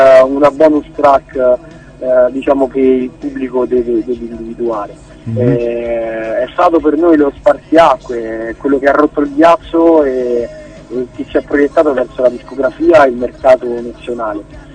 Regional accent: Sonnino, Lazio, Italy; perché noi veniamo da Sonnino, nel paese, appunto, siamo compaesani del campione

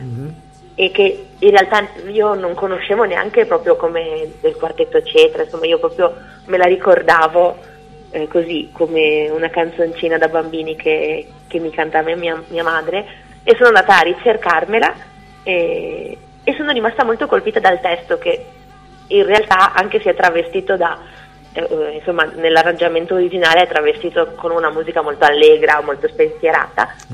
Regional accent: Padua, Veneto, Italy; sono una cantautrice, sono di Padova.

